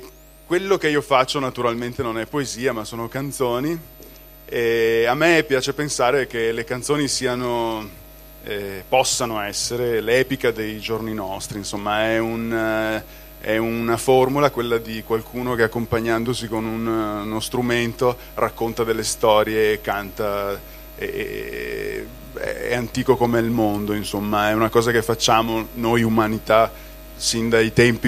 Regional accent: Vigodarzere, Veneto, Italy; Io sono un padovano cresciuto a Vigo d'Arzere, che è un paese fuori Padova.

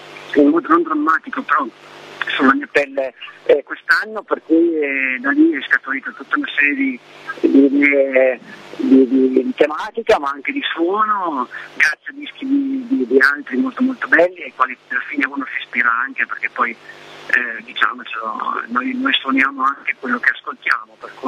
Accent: Piedmont, Italy; E partiamo ovviamente sempre dalle nostre parti. C'è un locale nel Saluzzese, in provincia di Cuneo

